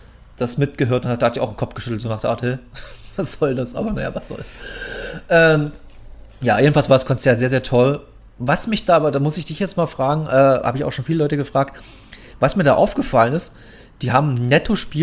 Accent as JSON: {"language": "German", "town": "Munich", "region": "Bavaria", "country": "Germany", "tie": "born or raised there", "said": "in München unten, in meiner alten Heimat"}